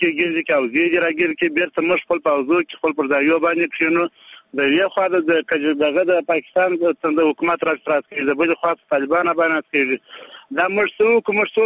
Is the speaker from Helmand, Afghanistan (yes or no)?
yes; Sangin, Helmand, Afghanistan; زه د هلمند سنګیند ولسوالۍ یم. دلته دمدرالو څه پنجوایي کښې ماژر یم.